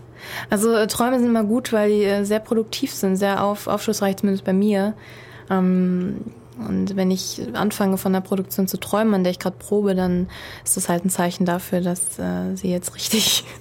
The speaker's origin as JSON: {"language": "German", "town": "Duderstadt", "region": "Lower Saxony", "country": "Germany", "said": "Ich komme aus Göttingen, also eigentlich Duderstadt bei Göttingen, das ist im schönen Eichsfeld."}